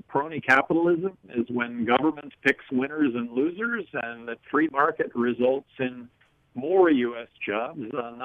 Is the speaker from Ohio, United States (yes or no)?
no; Aberdeen, South Dakota, United States; Well, I grew up in South Dakota, so I do understand the South Dakota way of life, having been molded by South Dakota, Aberdeen, and was born in North Dakota.